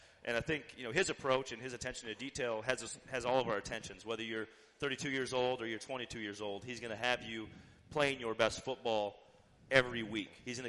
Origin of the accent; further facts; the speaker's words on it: South Dakota, United States; I obviously growing up in South Dakota, followed the Vikings as a kid